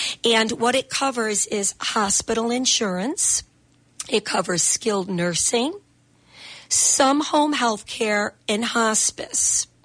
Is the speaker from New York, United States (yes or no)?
yes; Lockport, New York, United States; I'm a lifelong member of Lockport, New York. Grew up here.